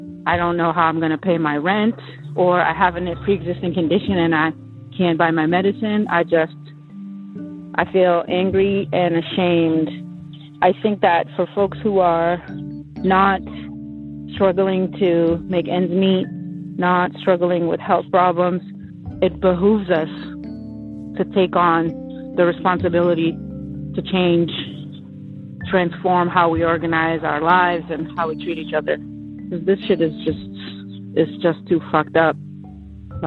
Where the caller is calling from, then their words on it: Philadelphia, Pennsylvania, United States; I'm calling from Philadelphia.